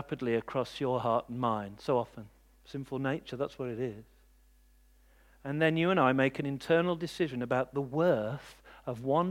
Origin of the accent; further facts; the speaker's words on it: United Kingdom; We're far too polite for that. We're British.